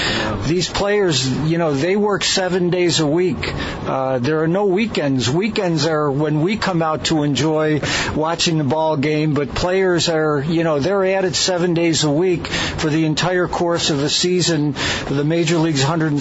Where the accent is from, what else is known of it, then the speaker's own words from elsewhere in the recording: Buffalo, New York, United States; Well, Marty, I grew up in Buffalo, New York.